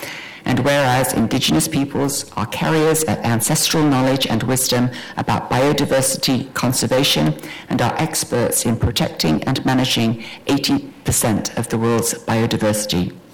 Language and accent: English; England, United Kingdom; I was born and raised in England.